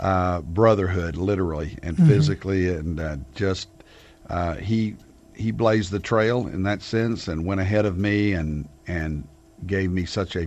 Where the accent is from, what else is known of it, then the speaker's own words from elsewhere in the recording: Conway, Arkansas, United States; I was born in a little town in central Arkansas called Conway, Arkansas, 30 miles north of Little Rock.